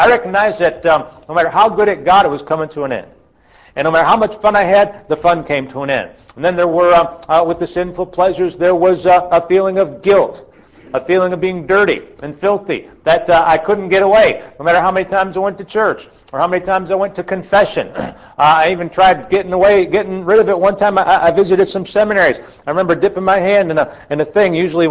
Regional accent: Illinois, United States; I grew up in the Roman Catholic Church back in the state of Illinois, where I grew up and spent my childhood.

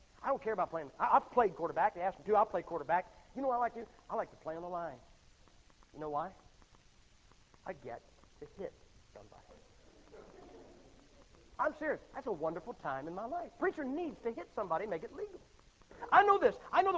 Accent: Massillon, Ohio, United States; But I was born and raised in Massillon, Ohio. Massillon, Ohio is where pro football began.

